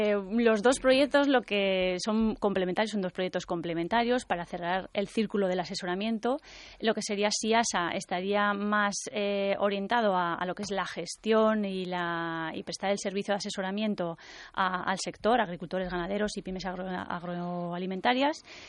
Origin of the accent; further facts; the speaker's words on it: La Rioja, Spain; Y eso que soy de zona de vinos, que soy riojana